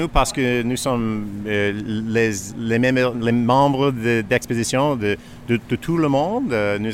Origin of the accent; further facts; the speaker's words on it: Canada; French is a second language; je suis Canadien